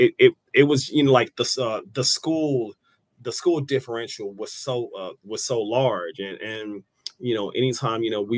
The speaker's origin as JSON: {"language": "English", "town": "Kansas City", "region": "Missouri", "country": "United States", "said": "Like, you know, I'm from Southside, you know, I'm from Southside, Kansas City, 63rd Street. So being from where I'm from made me want to explore more."}